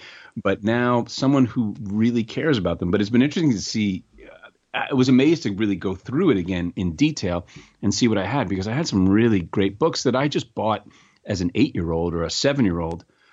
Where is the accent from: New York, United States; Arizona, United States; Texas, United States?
New York, United States; New York City; And I grew up in New York City.